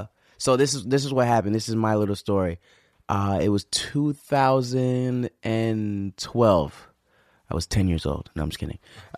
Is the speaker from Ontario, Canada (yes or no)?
yes; Toronto, Ontario, Canada; I'm from Toronto.